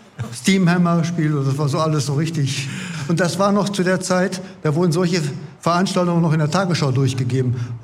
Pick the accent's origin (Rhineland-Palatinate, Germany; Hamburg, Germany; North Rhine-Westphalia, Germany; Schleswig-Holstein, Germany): North Rhine-Westphalia, Germany; born there; gebürtiger Westfale.